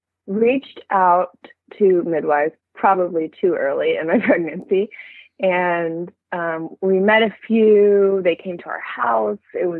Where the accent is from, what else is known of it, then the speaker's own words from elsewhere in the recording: Berkeley, California, United States; Treasure Island in the San Francisco Bay Area. For now, we're moving to Berkeley soon, which is my hometown.